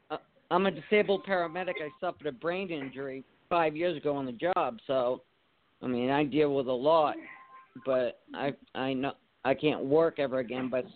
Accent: Cape Cod, Massachusetts, United States; I'm from Cape Cod, Mass, and I'm traveling there.

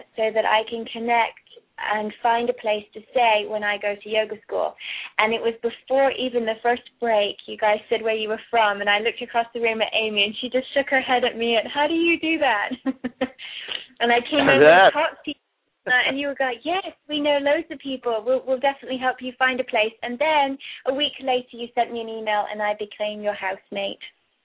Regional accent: South East England, United Kingdom; born there; moved away; also born or lived in Cornwall, England / Florida, United States; I was born in Kent. In London, and I went to boarding school in Cornwall, which is the southwest of England. And then in 93, we moved to Florida. And then I lived in Colorado, Chicago, New York, San Fran

